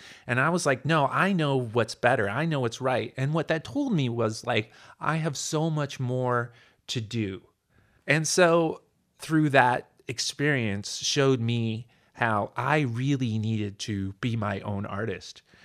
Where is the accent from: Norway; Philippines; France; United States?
United States; Ohio; I grew up in Ohio. I grew up in the suburbs.